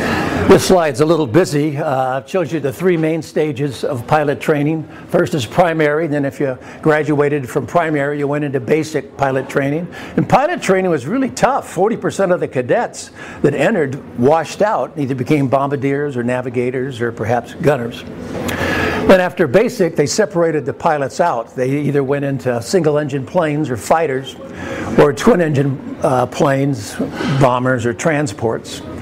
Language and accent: English; Pasadena, California, United States; I was also born and raised in Pasadena, and I also went to UCLA.